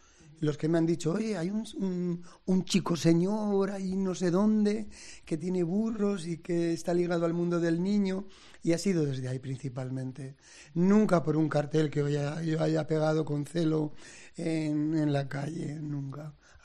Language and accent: Spanish; Nájera, La Rioja, Spain; Yo soy de Nájera, que es un punto muy importante en la ruta jacobea. Por decir ciudades de al lado, pues Logroño, Santo Domingo de la Calzada, Burgos, que está a 80 kilómetros. Entonces, que crecí en el colo de mis padres, allá en La Rioja